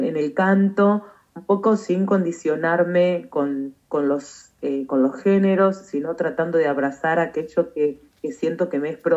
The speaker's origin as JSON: {"language": "Spanish", "town": "Bragado", "region": "Buenos Aires Province", "country": "Argentina", "tie": "born or raised there", "said": "te cuento que mi infancia fue en un campo, en la parte rural de Bragado"}